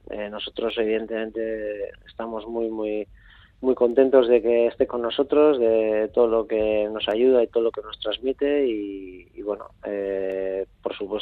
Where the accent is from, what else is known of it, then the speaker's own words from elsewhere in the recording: San Sebastián, Basque Country, Spain; Yo soy donostiarra, de Donosti. Además, me siento muy donostiarra, muy orgulloso de ser de Donosti.